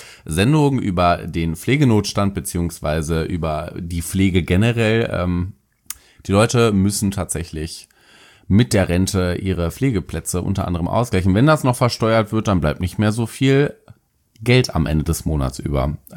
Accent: Paderborn, North Rhine-Westphalia, Germany; ich habe in meiner Heimatstadt Paderborn

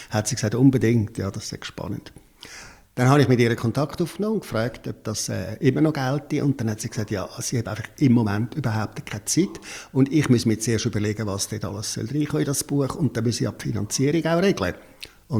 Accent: Affoltern am Albis, Zurich, Switzerland; 12 Jahre lang als Kind im Kinderspital aufgewachsen, in der Aussenstation vom Kinderspital Zürich, nach Foltern am Albis.

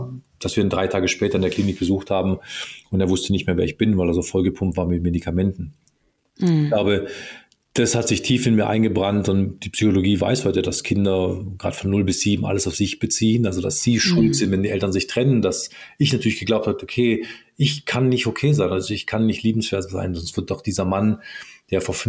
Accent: Villingen-Schwenningen, Baden-Württemberg, Germany; Ich komme aus einer Hockeytown, aus Villingen-Schwenningen

